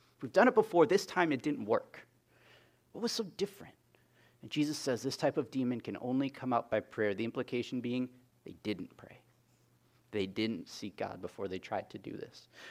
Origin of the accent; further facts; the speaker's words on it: Wisconsin, United States; When I was a kid, in the winter, growing up in Wisconsin, we got a lot of snow.